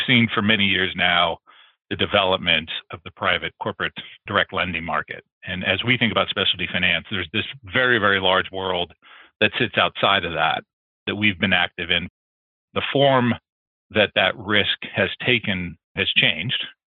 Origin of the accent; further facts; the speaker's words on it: San Jose, California, United States; I grew up in Northern California in sort of the heart of Silicon Valley, San Jose. My parents had moved from Iowa when my father took a teaching job.